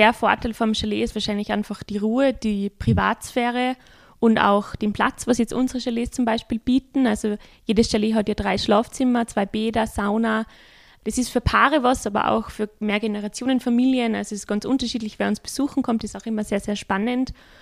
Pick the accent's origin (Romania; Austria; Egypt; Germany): Austria; bei uns in Österreich